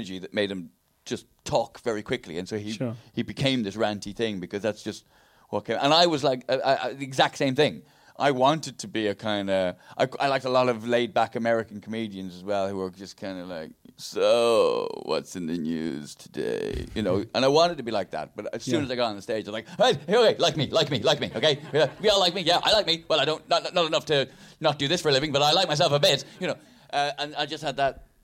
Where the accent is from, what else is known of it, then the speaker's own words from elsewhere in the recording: Ireland; accent: Irish; Even my accent is just sometimes is slightly, although less now, but when I was starting out, my accent was just ever so slightly more Irish.